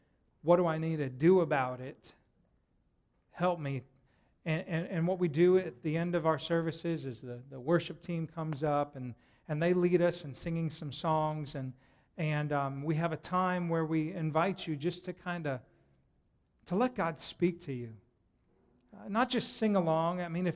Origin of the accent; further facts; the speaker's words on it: Denver, Colorado, United States; Okay, I grew up in Denver, so I have the right to do that.